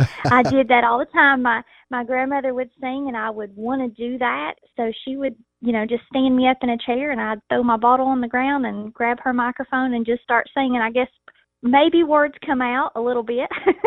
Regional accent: Naugatuck, West Virginia, United States; I was born in West Virginia in a little town called Naugatuck. And you probably will have a very hard time finding that on a map. We have a stop sign. We don't even have a stoplight.

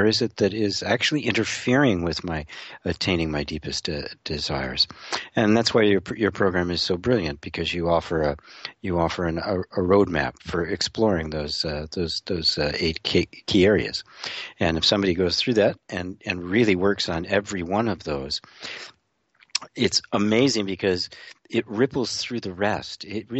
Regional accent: Midwest, United States; I grew up in the Midwest where you live. And, you know, when I grew up, you know, everything was meat

